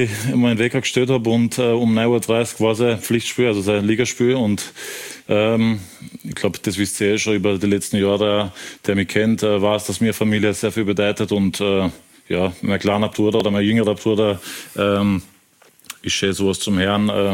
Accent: Upper Austria, Austria; dass ich wieder nach Österreich zurückkomme, nach jahrelanger Zeit im Ausland. Und dass ich dann einen Verein habe wie in LASK in meiner Heimat

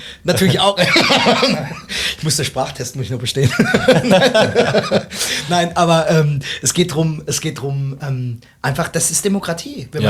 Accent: Rhineland-Palatinate, Germany; ich bin ja eigentlich Pfälzer, ne, gewesen.

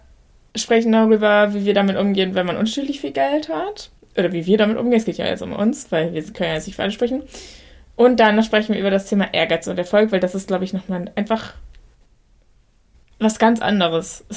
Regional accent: Hamburg, Germany; Aber wir sind aufgewachsen in, also Hamburg allein schon Hamburger relativ privilegiert und Hamburger Vorort.

